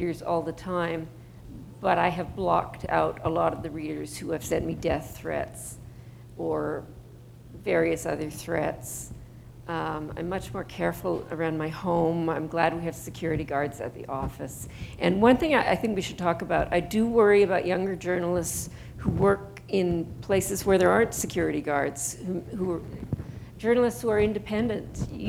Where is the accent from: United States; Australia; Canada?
Canada; oh God, I'm so Canadian about it.